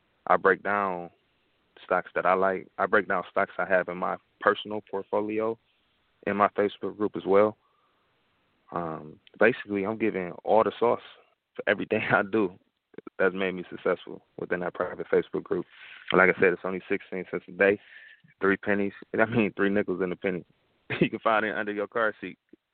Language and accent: English; Detroit, Michigan, United States; with me being from Detroit, and I'm from Detroit, what better name to call it than Investors from Detroit?